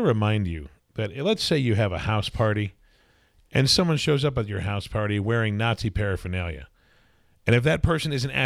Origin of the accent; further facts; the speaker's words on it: Wisconsin, United States; I'm from Wisconsin. I have a mustache.